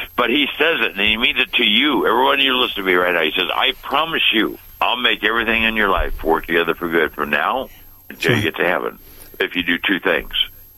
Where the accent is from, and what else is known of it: Pasadena, California, United States; born or raised there